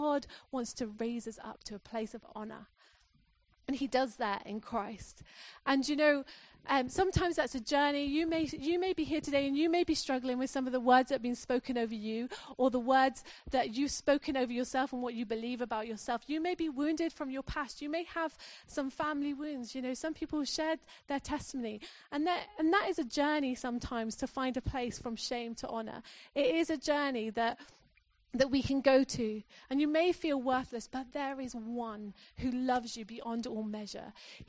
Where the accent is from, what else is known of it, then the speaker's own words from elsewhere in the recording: Corby, East Midlands, United Kingdom; growing up in Corby, people don't say good things about Corby.